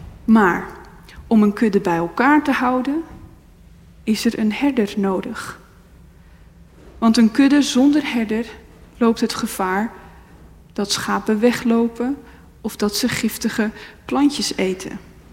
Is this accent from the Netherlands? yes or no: yes; Randstad, Netherlands; ik kom uit de Randstad, zoals je misschien hoort